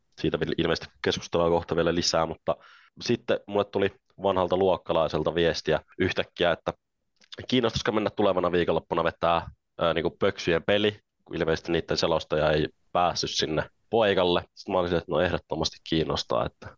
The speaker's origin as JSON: {"language": "Finnish", "town": "Jyväskylä", "region": "Central Finland", "country": "Finland", "tie": "born or raised there", "moved": "as an adult", "lives_now": "Helsinki, Finland", "said": "No siis mä oon alun perin Jyväskylästä kotoisin, että siellä mä asuin 20 vuotta, kunnes mä muutin tänne kouluun ja, tai koulun takia. Ja nyt mä oon sitten päätin koulun jälkeen vielä jäädä ja löysin töitä ja näin."}